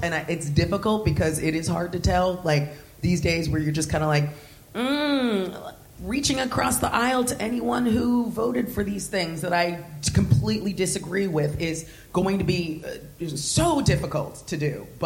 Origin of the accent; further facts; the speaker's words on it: United States; I, being an American, I feel like I recognize the, just the concept that capitalism has fueled